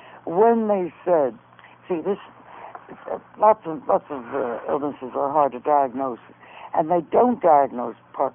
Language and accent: English; Philadelphia, Pennsylvania, United States; also born or lived in Boston; I'm from Philadelphia. It's the same thing.